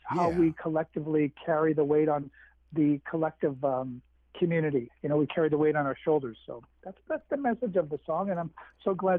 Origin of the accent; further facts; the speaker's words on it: Winnipeg, Manitoba, Canada; Of course, I'm from Winnipeg, again in Manitoba. Winnipeg is very close to the U.S. border, about 50 miles or so.